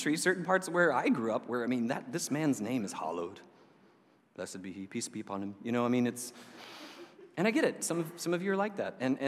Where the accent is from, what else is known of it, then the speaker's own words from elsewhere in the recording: the South, United States; accent: Southern; also born or lived in United Kingdom; I am an expatriated Southerner. My accent died long ago because I lived in the UK for a while. That will wash the Southern accent out of most of us.